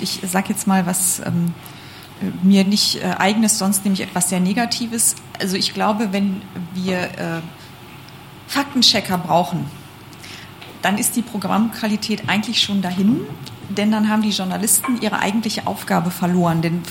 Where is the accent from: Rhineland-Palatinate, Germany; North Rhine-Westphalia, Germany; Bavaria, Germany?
North Rhine-Westphalia, Germany; ich komme aus dem Ruhrgebiet, da lebt noch meine Familie